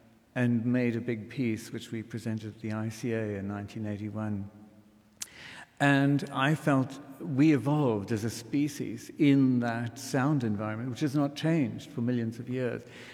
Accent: South Africa; That whole thing of you growing up in Africa and thinking of yourself as... We were called Europeans, you know.

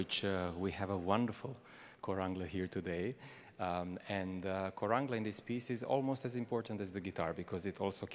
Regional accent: Montenegro; English is a second language; No, I'm very proudly from Montenegro.

